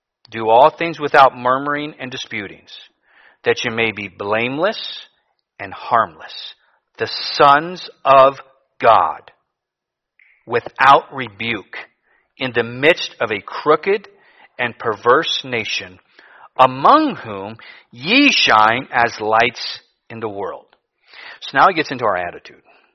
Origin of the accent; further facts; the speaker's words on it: Cleveland, Ohio, United States; I grew up in Cleveland. I was never thinking one day, hey, I want to go live in the jungle.